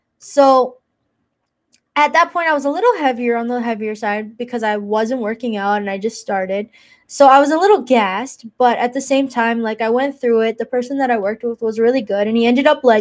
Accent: Malton, Ontario, Canada; because I'm from Malton, Ontario, yeah, Canada.

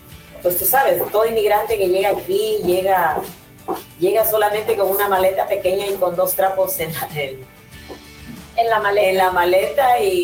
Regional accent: Bambamarca, Cajamarca, Peru; moved away as an adult; now in United States; Yo soy originaria de Perú, soy de un pueblito que se llama Bambamarca. Provincia de Cajamarca, departamento de... No, es Cajamarca.

